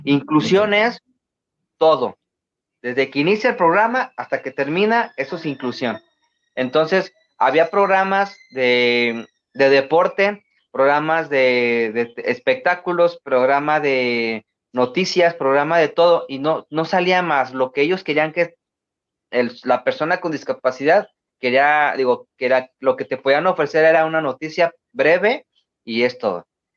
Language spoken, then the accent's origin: Spanish; Mexico City, Mexico; born there; Sí, nací en la Ciudad de México.